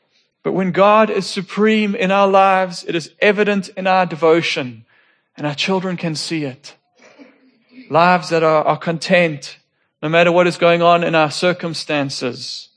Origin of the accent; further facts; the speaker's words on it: Johannesburg, Gauteng, South Africa; We grew up in Joburg.